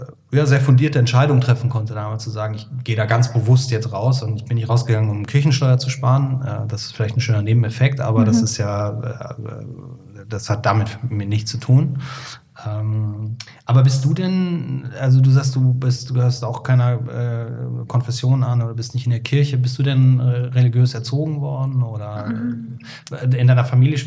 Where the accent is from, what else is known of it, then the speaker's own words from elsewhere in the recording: Cologne, North Rhine-Westphalia, Germany; ich persönlich bin nicht katholisch aufgewachsen, aber ich komme ja aus dem Heiligen Kölle